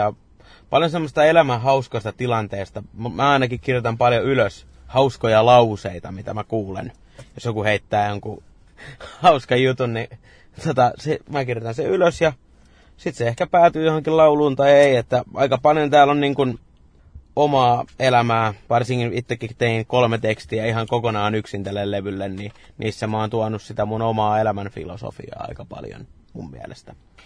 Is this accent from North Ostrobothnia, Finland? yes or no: no; Tampere, Pirkanmaa, Finland; me ollaan tamperelaisia